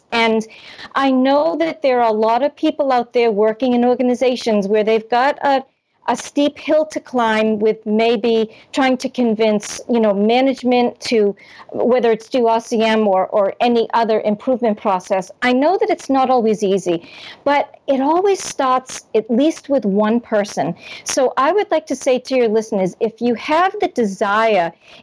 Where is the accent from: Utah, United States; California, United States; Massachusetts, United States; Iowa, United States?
Massachusetts, United States; accent: Boston; that's my Boston accent sneaking in there